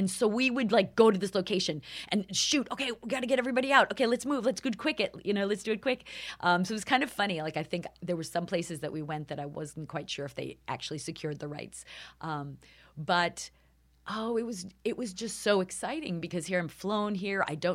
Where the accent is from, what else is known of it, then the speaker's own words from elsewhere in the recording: New York, United States; I'm from New York, and there's a certain sort of cutting to the chase